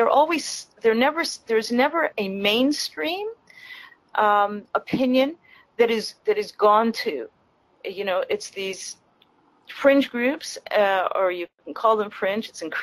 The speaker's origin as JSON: {"language": "English", "country": "Canada", "said": "I'm from Canada."}